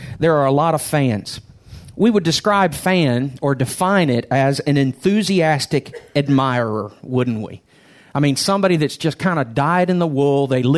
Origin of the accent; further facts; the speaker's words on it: Cincinnati, Ohio, United States; I grew up in Cincinnati, and when I moved down south